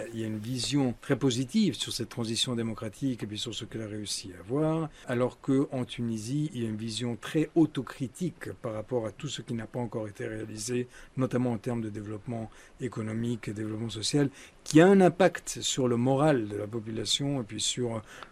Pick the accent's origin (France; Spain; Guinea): Spain; Moi-même, je suis espagnol, je me souviens comment peu d'années après cette transition démocratique